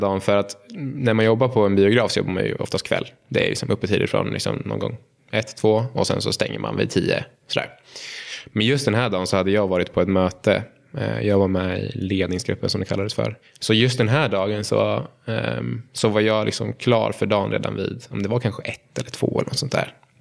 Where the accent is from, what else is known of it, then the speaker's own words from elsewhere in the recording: Uppsala, Stockholm County, Sweden; jag är uppväxt i centrala Uppsala och hade till en början att vi var 5 stycken i familjen.